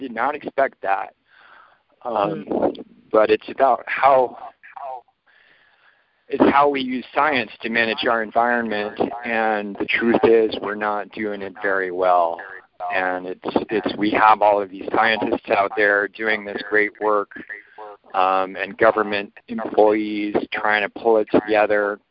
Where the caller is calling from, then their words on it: Scotland, United Kingdom; I'm calling you from Scotland.